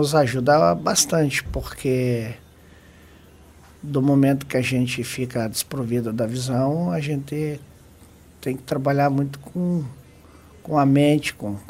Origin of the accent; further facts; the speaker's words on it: Porto União, Santa Catarina, Brazil; Eu sou natural do interior do estado, município de Porto União. E naquela oportunidade eu morava com meus pais e trabalhava em indústria madeireira.